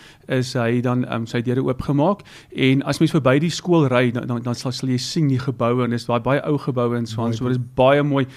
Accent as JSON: {"language": "Afrikaans", "town": "Heidelberg", "region": "Gauteng", "country": "South Africa", "tie": "born or raised there", "said": "Ja, tuisdorp, ek is gebore in Heidelberg, so dit is vir my baie lekker om nou terug te keer na my wortels toe."}